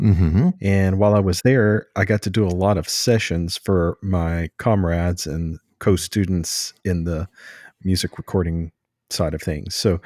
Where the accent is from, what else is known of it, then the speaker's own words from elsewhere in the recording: Hopkinsville, Kentucky, United States; I'm from Western Kentucky, so Hopkinsville, Kentucky is where I kind of got going with it.